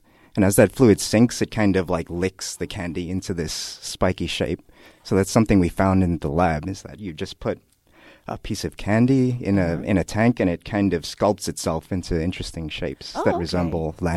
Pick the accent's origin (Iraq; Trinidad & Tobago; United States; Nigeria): Trinidad & Tobago; also born or lived in Middle East; I grew up in the Middle East. Mm-hmm. I'm from Trinidad. Both my parents are from Trinidad uh-huh. in the Caribbean.